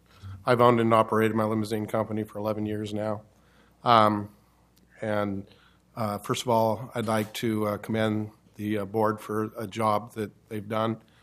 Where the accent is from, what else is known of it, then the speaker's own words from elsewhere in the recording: Oregon City, Oregon, United States; I'm from Oregon City, Canberra area.